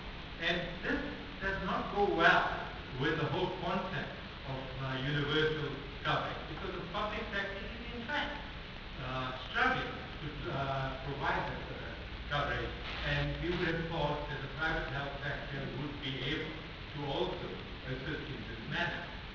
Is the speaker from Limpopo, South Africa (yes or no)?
yes; Limpopo, South Africa; I come from the Limpopo province